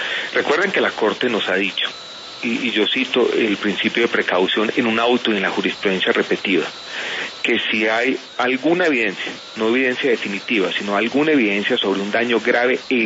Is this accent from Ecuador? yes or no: no; Colombia; que yo comparto como miembro del gabinete y como colombiano también